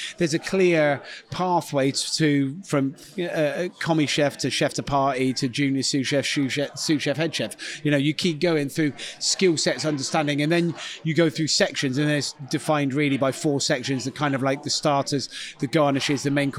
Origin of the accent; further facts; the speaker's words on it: Gloucester, South West England, United Kingdom; So I'm from Gloucester, so it was just over the hill.